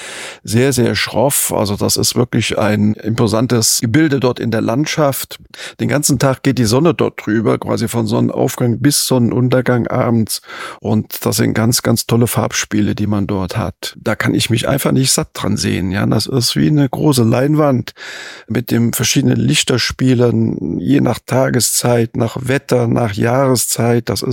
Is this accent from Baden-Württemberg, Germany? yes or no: no; Neuwied, Rhineland-Palatinate, Germany; born there; now in Remagen, Germany; Ich bin in Neuwied geboren und wohne hier in Remagen immer noch am Rhein.